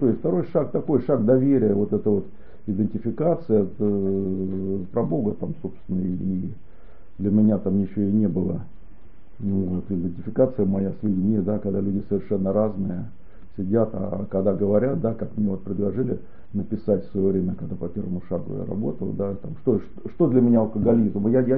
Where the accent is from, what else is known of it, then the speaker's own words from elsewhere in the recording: Saint Petersburg, Russia; как бы я питерский, мне снимать уж совсем некомфортно было, да, в этом городе родившись, выросши